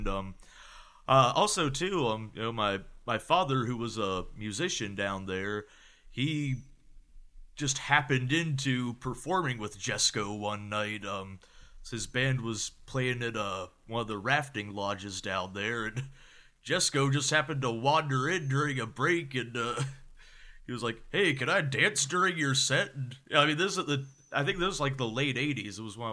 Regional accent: West Virginia, United States; if I hadn't grown up in West Virginia, I might actually be doing OxyContin now.

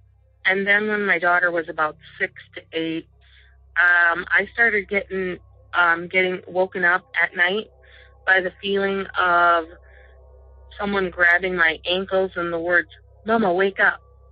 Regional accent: Michigan, United States; I am from Michigan.

